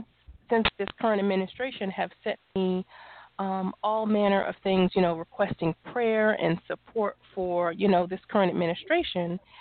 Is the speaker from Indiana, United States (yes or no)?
no; New York, United States; born or raised there; also born or lived in Las Vegas